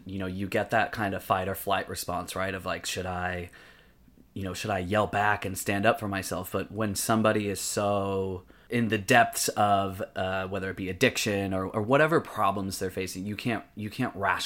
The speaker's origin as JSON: {"language": "English", "country": "United States", "tie": "born or raised there", "lives_now": "New York City, United States", "said": "You know, it's growing up in America, you know, living in New York City is kind of like the end all be all."}